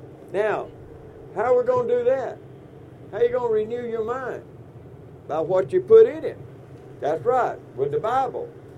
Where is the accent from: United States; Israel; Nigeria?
United States; Georgia; I'm from South Georgia. We didn't talk like that.